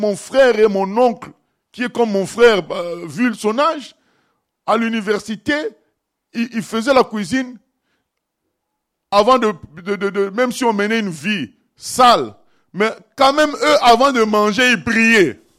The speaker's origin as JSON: {"language": "French", "country": "Nigeria", "said": "Non, moi, je viens du Nigeria."}